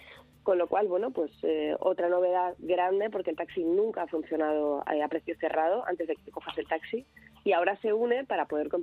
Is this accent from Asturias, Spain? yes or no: no; Community of Madrid, Spain; en lo que nos atañe ya a nosotros, que somos los madrileños